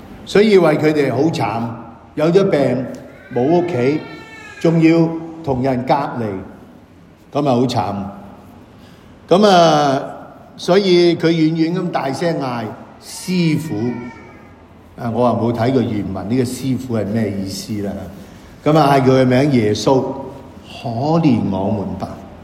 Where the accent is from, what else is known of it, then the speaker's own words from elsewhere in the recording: China; 我哋中國人講叫雜種，即係唔得純種啦。